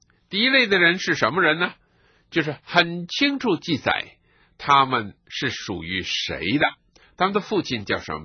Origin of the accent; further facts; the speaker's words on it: China; 那么假如我们中国人今天得救了，得到福音的好处了